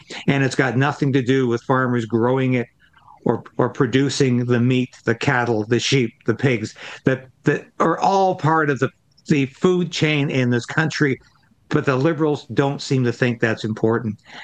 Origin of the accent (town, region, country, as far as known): Canada